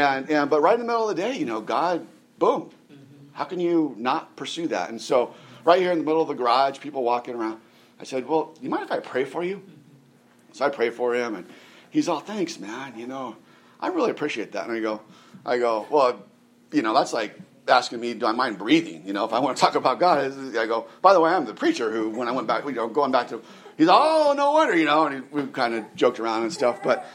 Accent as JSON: {"language": "English", "region": "California", "country": "United States", "said": "So the guy's from California, you know, I'm from California originally, and we start talking and I talk about where I'm from."}